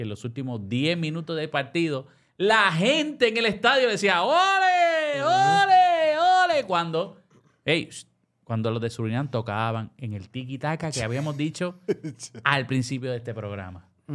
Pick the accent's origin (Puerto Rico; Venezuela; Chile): Puerto Rico; Corozal; yo puse un post de los plataneros de Corozal, porque yo soy de Corozal.